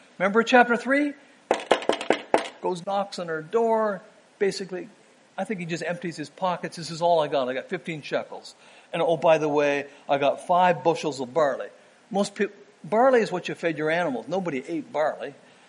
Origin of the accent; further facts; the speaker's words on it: Canada; accent: Canadian; It's sort of like you listening to my Canadian accent or something.